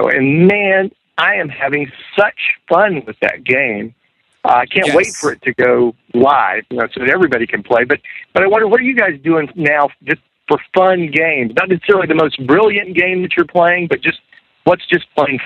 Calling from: Georgia, United States; I'm calling from Georgia.

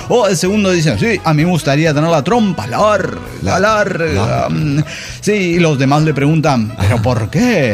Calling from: Tepic, Nayarit, Mexico; de Tepic, Nayarit, México.

